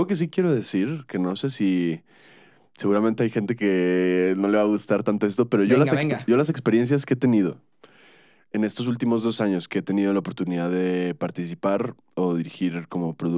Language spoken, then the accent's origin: Spanish; Monterrey, Nuevo León, Mexico; Es que yo soy de Monterrey, me confundo.